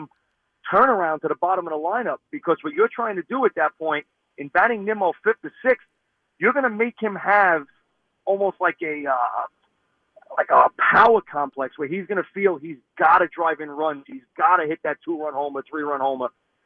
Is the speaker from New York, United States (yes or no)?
yes; Brooklyn, New York, United States; I'm born and raised in Brooklyn. I came out here for the kids.